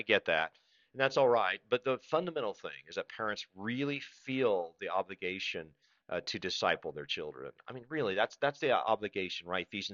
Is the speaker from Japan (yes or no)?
yes; Japan; I was raised in the mission field. Because I was a missionary kid, you know. And so I'm very cross-cultural. I grew up in Japan, and I have a lot of Japanese friends.